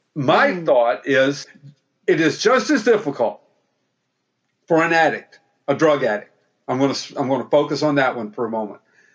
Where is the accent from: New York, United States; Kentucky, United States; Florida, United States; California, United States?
Kentucky, United States; Mayfield; Because when I was a small boy growing up in Mayfield, Kentucky, in a single wide trailer with a violent dad, I couldn't have dreamed of what I'm doing right now.